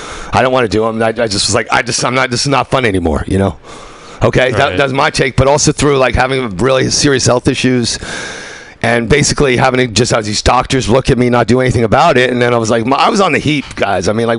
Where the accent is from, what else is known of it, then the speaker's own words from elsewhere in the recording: New York, United States; When somebody challenges me to a fight, I'm from New York. If you're from New York, you know what it's like a little bit.